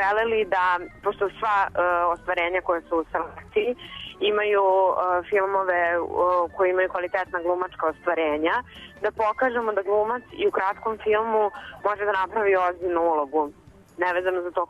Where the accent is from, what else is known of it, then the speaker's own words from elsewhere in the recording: Belgrade, Serbia; ja sam iz Beograda i prvi put sam posetila Bajnu Baštu pre par godina